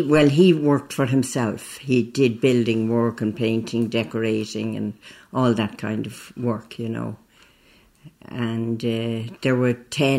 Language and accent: English; Leinster, Ireland; Well, I grew up in Llandonkin. My family moved there in 1925.